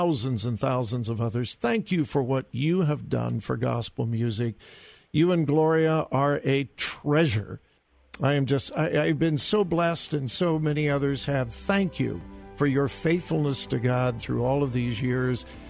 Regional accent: California, United States; See, I grew up in Southern California.

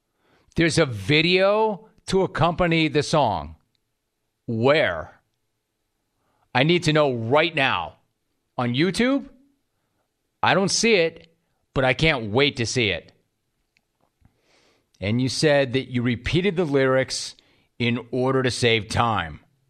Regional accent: New York City, New York, United States; I'm originally from New York City, or the area, so I'm not necessarily putting on a fake accent.

